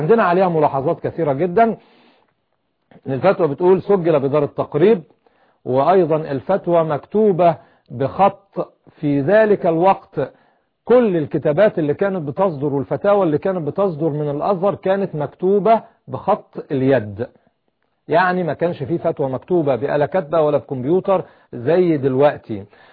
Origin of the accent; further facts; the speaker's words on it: Egypt; انا كمصري لن اقبلها